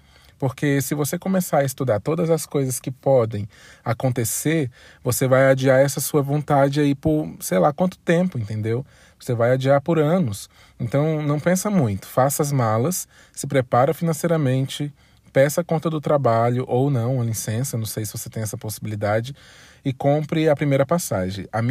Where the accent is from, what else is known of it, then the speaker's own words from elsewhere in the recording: Rio de Janeiro, Brazil; tenho 27 anos e sou do Rio.